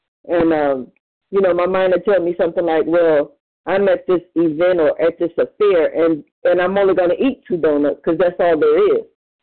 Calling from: Cleveland, Ohio, United States; I'm from Cleveland, Ohio, and I'm really grateful to be here.

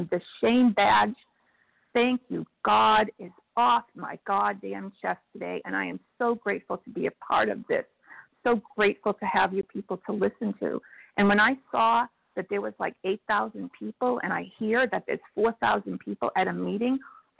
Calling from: Florida, United States; I'm calling from South Florida.

